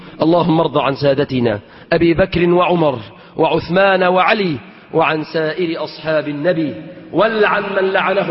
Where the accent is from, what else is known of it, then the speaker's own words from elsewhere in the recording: Egypt; اللهم احفظ بلادنا مصر بالإسلام